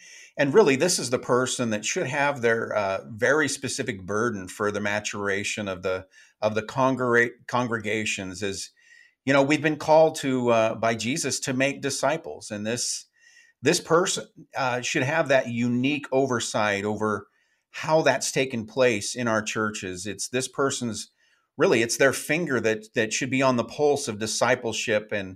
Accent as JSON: {"language": "English", "town": "Eugene", "region": "Oregon", "country": "United States", "tie": "born or raised there", "said": "And this was growing up in Eugene, Oregon, actually."}